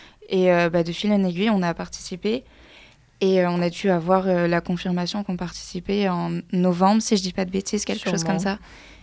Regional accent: Buis-les-Baronnies, Auvergne-Rhône-Alpes, France; on vient de la Drôme provençale, on s'est rencontrés là-bas, Bulles-et-Baronnies, c'est vraiment un petit village perdu dans les montagnes.

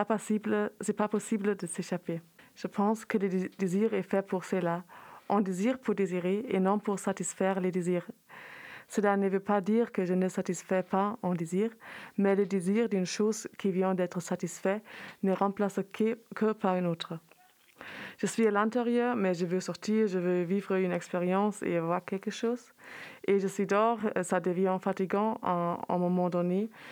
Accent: Berlin, Germany; French is a second language; je viens d'Allemagne où j'habite à Berlin. Et je suis à Grenoble dans le cadre d'Erasmus.

